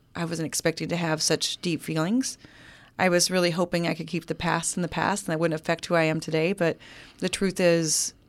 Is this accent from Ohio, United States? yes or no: no; Oklahoma, United States; We're both Cherokee from Oklahoma.